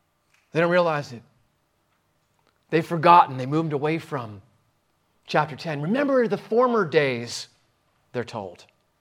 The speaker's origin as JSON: {"language": "English", "region": "New Jersey", "country": "United States", "said": "my English is not so good because I'm from Jersey"}